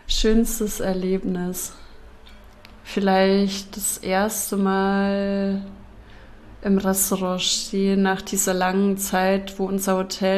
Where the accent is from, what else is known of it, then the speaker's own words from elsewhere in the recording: Bavaria, Germany; Ja, ich komme ja aus Franken